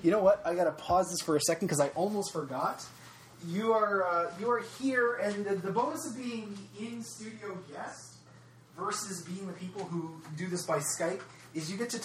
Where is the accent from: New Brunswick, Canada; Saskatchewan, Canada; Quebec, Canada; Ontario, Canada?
Ontario, Canada; Toronto; from Toronto, Canada